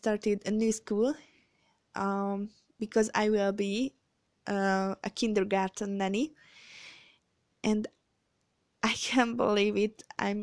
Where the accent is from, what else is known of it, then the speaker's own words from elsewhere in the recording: Hungary; English is a second language; So, hello everybody, hello world. … I'm from Hungary.